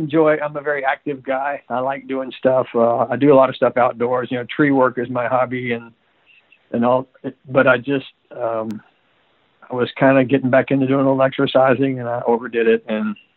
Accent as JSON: {"language": "English", "town": "Tyler", "region": "Texas", "country": "United States", "tie": "born or raised there", "said": "I grew up in Tyler, Texas, which is about 90 miles east of Dallas"}